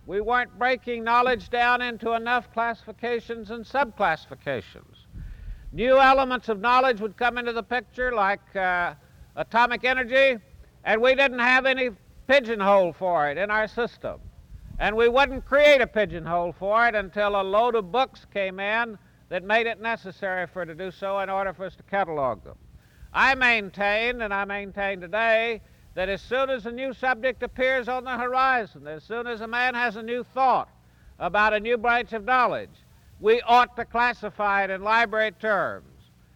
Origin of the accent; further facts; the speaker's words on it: Texas, United States; I come from Texas, too, so I can speak with this levity.